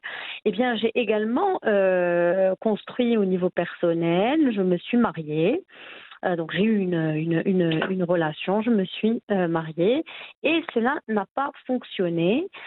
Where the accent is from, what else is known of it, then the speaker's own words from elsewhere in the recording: France; also born or lived in abroad in several countries; j'ai grandi en France, j'ai évolué à l'étranger dans plusieurs pays